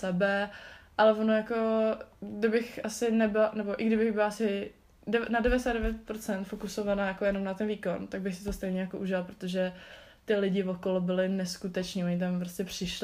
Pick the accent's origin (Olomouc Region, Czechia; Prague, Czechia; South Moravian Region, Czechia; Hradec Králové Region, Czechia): Hradec Králové Region, Czechia; Vrchlabí; Vlastně já jsem z Vrchlabí a tam děcka dělají, nebo dřív dělali buď běžky nebo sjezdový lyžování.